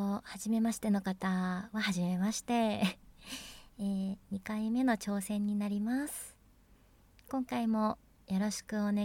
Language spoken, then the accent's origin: Japanese; Kanagawa, Japan; 神奈川県出身です。海の近いところに住んでいます。